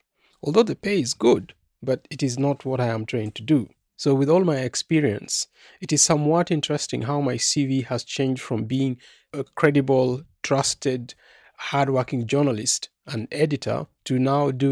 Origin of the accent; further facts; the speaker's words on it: South Sudan; moved away as an adult; now in Netherlands; I am a journalist from South Sudan. I now have asylum in the Netherlands.